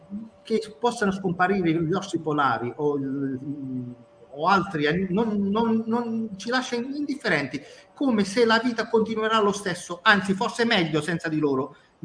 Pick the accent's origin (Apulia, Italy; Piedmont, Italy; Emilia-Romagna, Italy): Apulia, Italy; Corato; Io vengo da Corato, che è il paese che ha dato il nome alla coratina, cioè praticamente la varietà di oliva migliore al mondo.